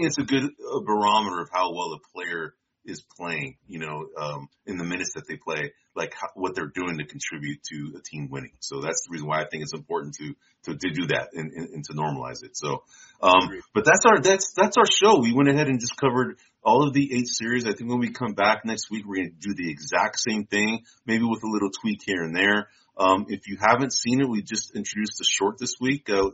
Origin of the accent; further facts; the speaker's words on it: San Francisco, California, United States; But, we use that moniker because we're both from San Francisco.